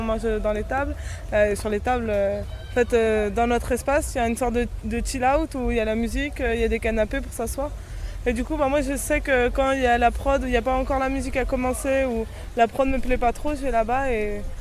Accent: Paris, Île-de-France, France; De base, je viens de Paris et je vais à Toulouse l'année prochaine.

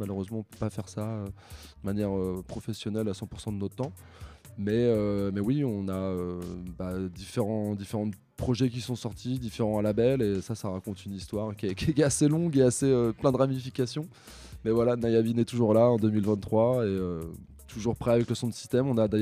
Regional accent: Normandy, France; parce que je suis normand à la base

